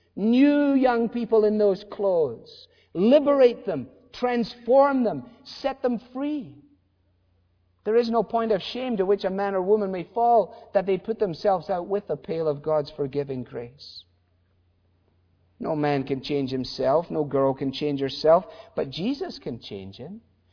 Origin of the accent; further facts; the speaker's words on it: Glasgow, Scotland, United Kingdom; I was brought up in Glasgow, a major industrial city